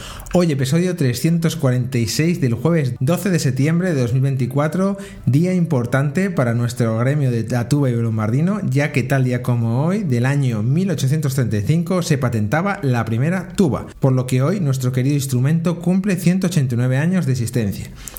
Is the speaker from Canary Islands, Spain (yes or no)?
no; Toro, Castile and León, Spain; Ya sabéis que yo soy de Toro